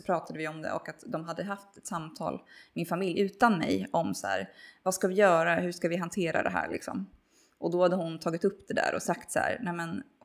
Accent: Norrköping, Östergötland, Sweden; now in Stockholm, Sweden; Jag är född och uppvuxen i Norrköping. Och flyttade upp till Stockholm 2015. Så jag har bott här i typ 8 år nu.

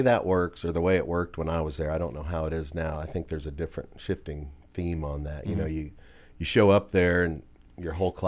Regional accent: Illinois, United States; I grew up in central Illinois, in a college town where Illinois State is.

